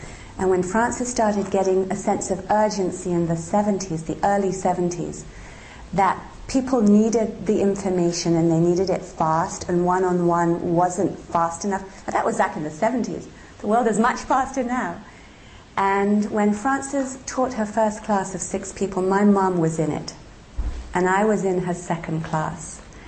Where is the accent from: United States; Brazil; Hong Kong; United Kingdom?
Hong Kong; I was brought up in Hong Kong